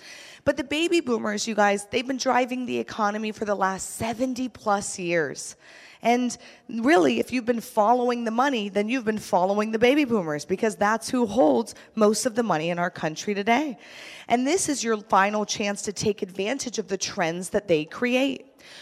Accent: New York, United States; I talk really fast because I was from New York

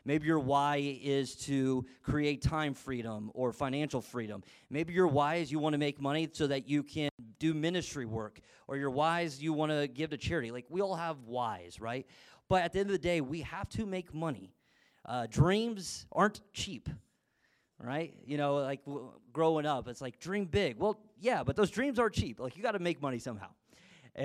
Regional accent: Texas, United States; also born or lived in Columbus, Ohio; So I was born in Columbus, Ohio. My dad was a pastor. And when I was six, we moved down to Texas.

